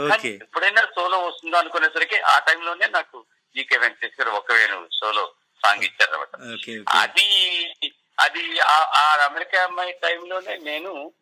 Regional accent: Tulagam, Andhra Pradesh, India; మాది శ్రీకాకుళం జిల్లా తులగాం అనే ఒక గ్రామం.

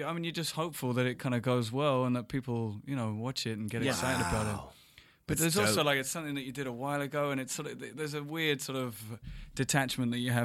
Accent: London, United Kingdom; kids growing up in London, we watch a lot of shows coming out of America

